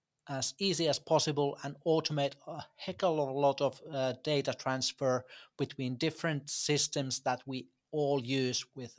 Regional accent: Oulu, North Ostrobothnia, Finland; English is a second language; I'm from Oulu, Finland, and I'm a part of Eventilla crew.

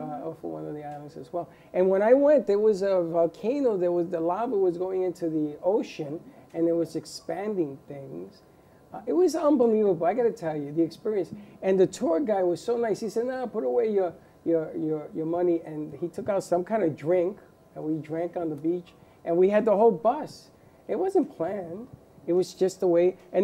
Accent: Bronx, New York, United States; I mean, again, remember, I was from the Bronx, and here I am walking to this this culture.

